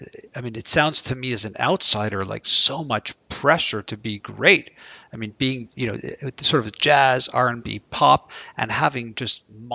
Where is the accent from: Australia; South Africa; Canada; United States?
Canada; I'm Canadian.